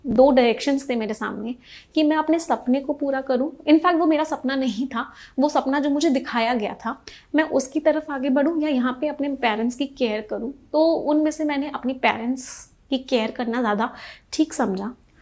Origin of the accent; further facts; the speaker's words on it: Mathura, Uttar Pradesh, India; मेरी कहानी शुरू होती है मथुरा जैसे एक छोटे शहर से। मेरा जन्म एक जॉइंट फैमिली में हुआ